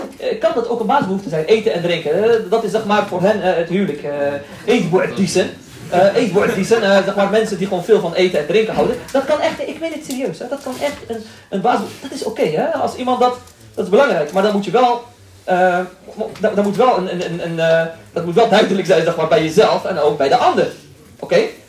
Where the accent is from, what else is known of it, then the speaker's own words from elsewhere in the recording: Morocco; Ik ben Marokkaans, oké?